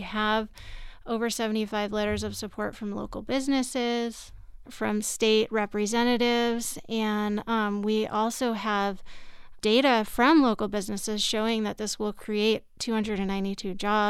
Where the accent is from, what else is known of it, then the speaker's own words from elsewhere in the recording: Bisbee, Arizona, United States; born there; ultimately I'm doing this for the residents of Bisbee, and I was born in Bisbee.